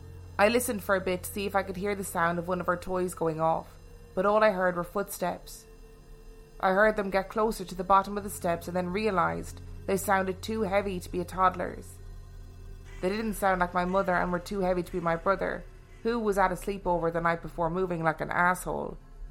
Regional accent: Wisconsin, United States; We all moved into this 100-year-old house near a lake in my hometown in Wisconsin.

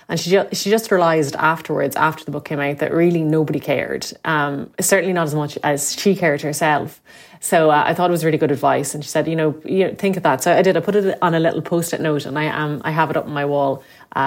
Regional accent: Limerick, Munster, Ireland; So I'm from Limerick and would have lived there for the first 18 years of my life. Lisnagrai, it's about 20 minutes outside the city on the Dublin side.

